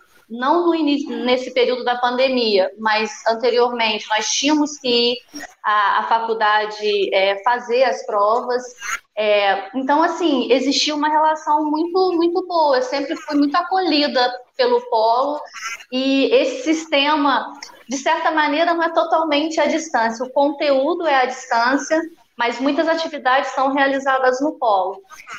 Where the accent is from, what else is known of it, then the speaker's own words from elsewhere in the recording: Volta Redonda, Rio de Janeiro, Brazil; Eu sou de Volta Redonda